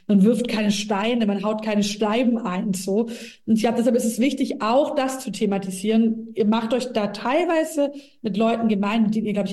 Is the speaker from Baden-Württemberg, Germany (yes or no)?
yes; Baden-Württemberg, Germany; ich komme aus einem sehr ländlichen Gebiet, Schwäbische Alb, so mein Wahlkreis, aber mein Wahlkreis Ostalb, aber bin selbst aufgewachsen in Schwäbische Alb-Richtung und kenne ganz viele Bauern da und von, ne, auch aus der Kindheit heraus.